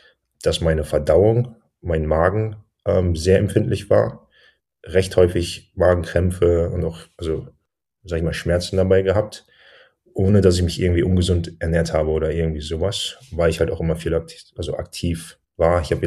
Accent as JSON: {"language": "German", "town": "Dortmund", "region": "North Rhine-Westphalia", "country": "Germany", "said": "ich komme ursprünglich aus Dortmund, also ich bin gebürtiger Deutscher. Nach meinem Abi war ich ein Jahr in Australien im Ausland"}